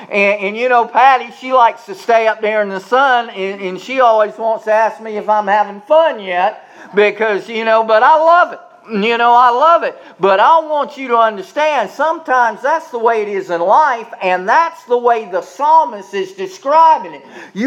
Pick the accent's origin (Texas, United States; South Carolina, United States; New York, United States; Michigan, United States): South Carolina, United States; Charleston; I was raised on the Atlantic coast in Charleston.